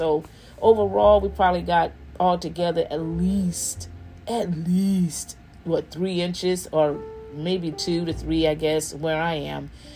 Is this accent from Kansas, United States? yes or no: no; New Jersey, United States; You know, I'm from New Jersey. So, you know, we get that kind of snow every so often. You know, as a child growing up, we got hit with snow like that, you know.